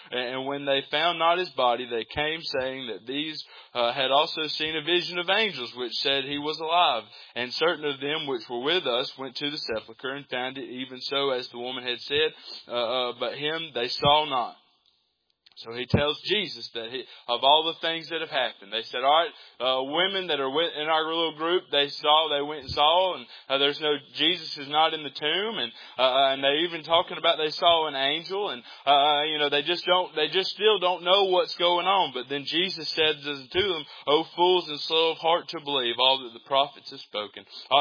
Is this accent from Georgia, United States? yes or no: yes; Georgia, United States; I'm not an Israelite, y'all. I'm from Georgia. I'm a Gentile.